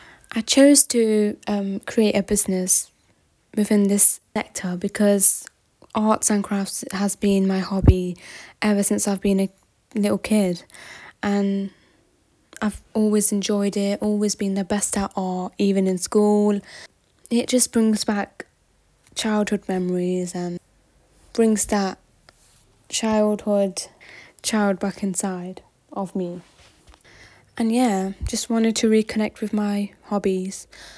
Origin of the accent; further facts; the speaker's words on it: Manchester, North West England, United Kingdom; also born or lived in Uganda; now in London, United Kingdom; I'm originally from Uganda and have been brought up in Manchester, but now I'm living in London for about 3 years.